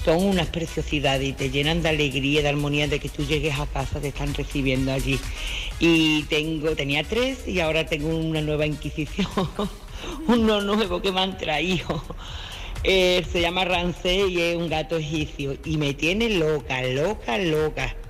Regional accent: Morón de la Frontera, Andalusia, Spain; de Morón.

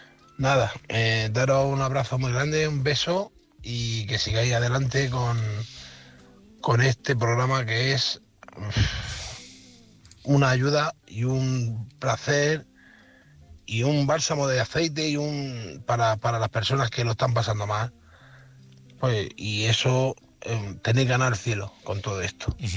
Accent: Murcia, Region of Murcia, Spain; de Murcia

